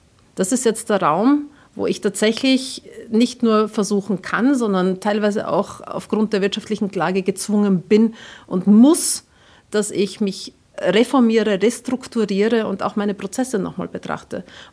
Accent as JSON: {"language": "German", "country": "Austria", "tie": "born there", "said": "Als geborener Österreicher und sehr viel Kaffeetrinker"}